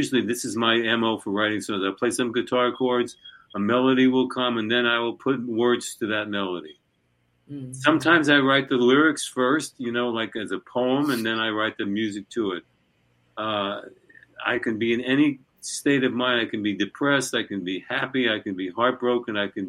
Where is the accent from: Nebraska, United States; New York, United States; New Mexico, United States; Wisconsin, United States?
New York, United States; Brooklyn; I was born and raised in Brooklyn, and then in the 40s and 50s, I mean, Brooklyn was such a colorful place.